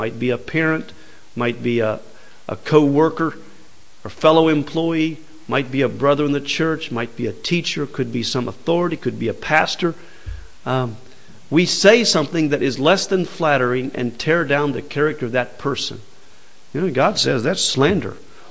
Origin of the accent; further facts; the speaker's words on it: United States; I'm from America. I'm sorry. There's no room for prejudice against Americans this morning.